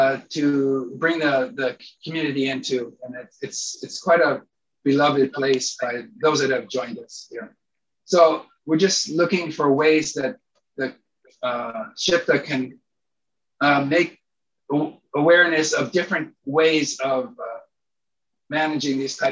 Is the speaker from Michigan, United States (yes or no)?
no; Maui, Hawaii, United States; Aloha. I'm from Maui.